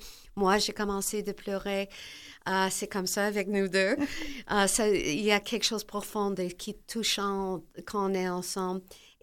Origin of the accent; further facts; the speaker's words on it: Quebec City, Quebec, Canada; born there; je suis Québécois. Que je reste à Québec, je suis née ici, c'est sûr, mais je suis Québécois.